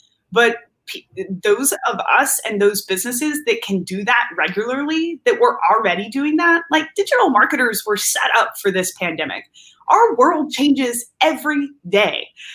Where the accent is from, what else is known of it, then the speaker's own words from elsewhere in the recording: Danville, Kentucky, United States; moved away as an adult; also born or lived in Telluride, Colorado; now in Amsterdam, Netherlands; we grew up in Danville, Kentucky together.